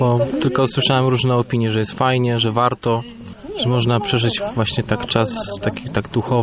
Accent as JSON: {"language": "Polish", "town": "Kalisz", "region": "Greater Poland Voivodeship", "country": "Poland", "said": "Jestem z Kalisza."}